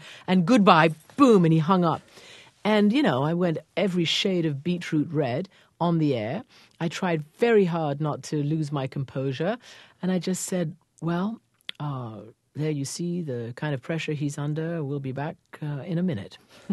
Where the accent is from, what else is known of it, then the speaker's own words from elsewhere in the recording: United Kingdom; maybe I have that in my DNA, being British and being having a lot of the BBC in my head as I grew up, and I still listen to it.